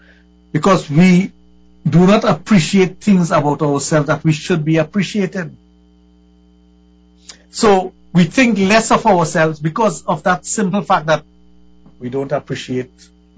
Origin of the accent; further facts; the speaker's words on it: Trinidad & Tobago; And I always tell people I'm a Trinidadian first and foremost, and everything else come after.